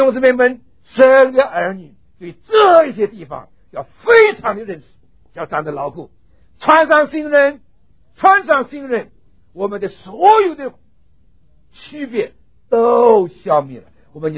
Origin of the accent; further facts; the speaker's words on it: China; 我们中国人看见